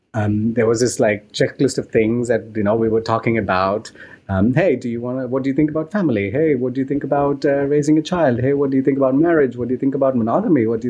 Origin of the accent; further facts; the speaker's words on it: India; now in Berlin, Germany; I come from India, and in India, family is big.